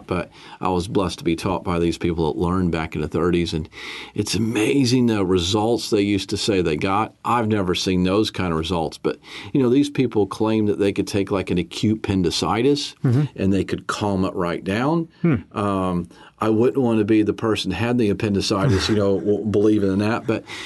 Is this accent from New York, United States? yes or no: no; Florida, United States; now in Canterbury, New Zealand; So I grew up in the States. I grew up in Florida.